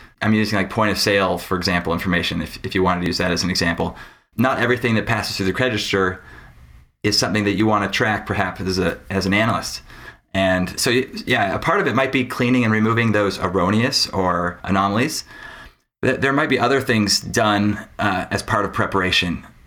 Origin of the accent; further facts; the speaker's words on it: Salt Lake City, Utah, United States; now in Bay Area, United States; I grew up in Salt Lake City, Utah. Still go back probably annually.